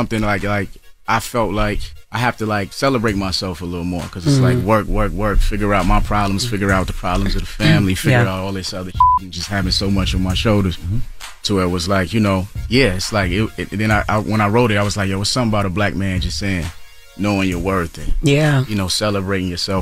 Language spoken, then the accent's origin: English; South Carolina, United States